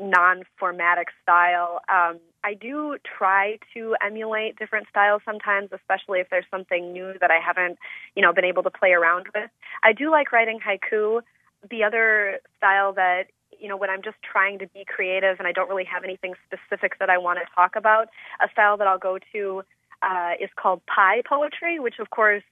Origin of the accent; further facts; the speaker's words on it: Madison, Wisconsin, United States; now in Mesa, United States; But, you know, I grew up in the Madison area in Wisconsin